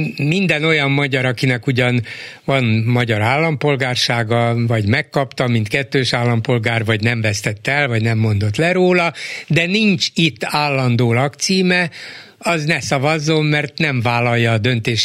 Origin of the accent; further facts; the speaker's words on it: Hungary; moved away; de én akkor is magyarnak érzem magam, az én számomra fontos az, hogy mi történik a szülőhazámban, még az is lehet, hogy valaha visszatérek